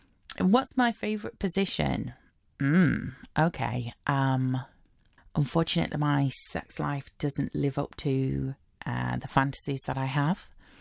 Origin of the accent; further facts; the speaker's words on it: United Kingdom; Since I'm British, do I have a favourite accent